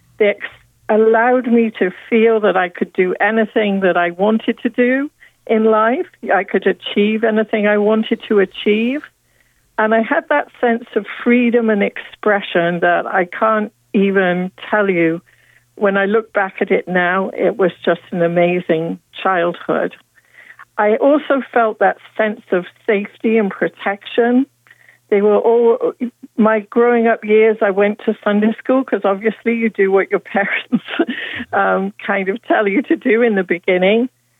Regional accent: United Kingdom; I grew up in the United Kingdom. You can probably hear that in my voice.

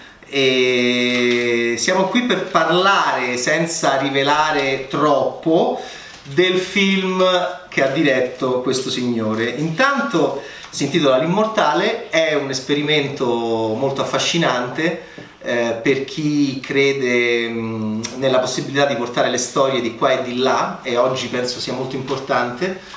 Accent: Rome, Lazio, Italy; perché noi romani siamo cinici

